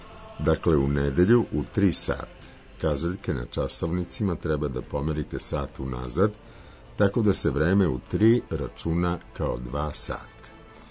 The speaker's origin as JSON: {"language": "Serbian", "town": "Ljubljana", "region": "Central Slovenia", "country": "Slovenia", "tie": "born or raised there", "also_born_or_lived": "Postojna / Piran / Novo Mesto", "said": "Rođen sam u Ljubljani, a živeo sam u Postojni, onda u Piranu, pa u Novom Mestu, pa ponovo u Ljubljani."}